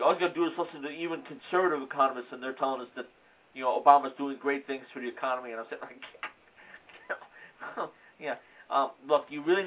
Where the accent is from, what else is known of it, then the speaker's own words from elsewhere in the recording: Chicago, Illinois, United States; In a case regarding the city of Chicago. My hometown.